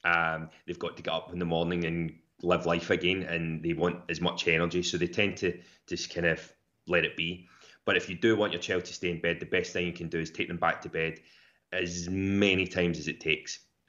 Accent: Ulster, Ireland; born there; I was born in Donegal.

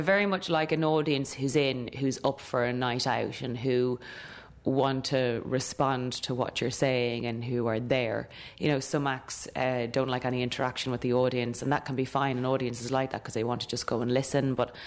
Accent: Curragh, Kildare, Ireland; I grew up in the Curragh in Kildare, so lots of people's parents were jockeys or in the army and stuff like that. So it wasn't really weird until I moved to Dublin City

